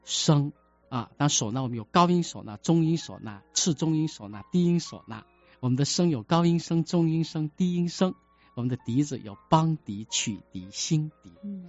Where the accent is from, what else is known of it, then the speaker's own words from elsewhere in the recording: China; 我想中国民族音乐是我们中国人的表达我们自己的思想感情的音乐，